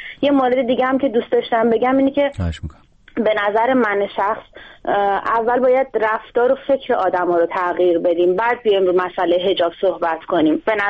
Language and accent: Persian; Iran; now in Norway; ما خانمای ایرانی که از ایران اومدیم، الان چند سالم هست، حالا بعضی بیشتر بعضی مثل من کمتر، اومدم بیرون